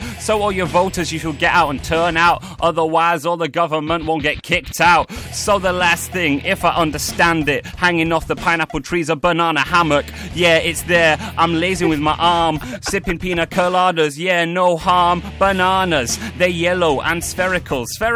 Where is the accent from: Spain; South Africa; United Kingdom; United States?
United Kingdom; Manchester, North West England; I'm from Manchester, but I made the journey via London to Leicester.